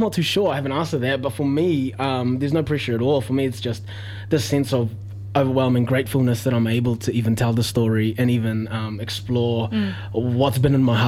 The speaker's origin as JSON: {"language": "English", "country": "New Zealand", "said": "I always saw myself as a Kiwi until all this race question started to come up for me."}